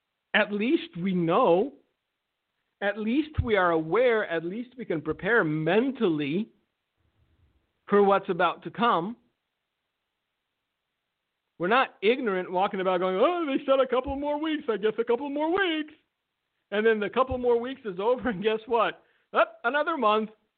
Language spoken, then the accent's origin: English; Romania; English is a second language; in my early years, I grew up in a communist country. I grew up in Romania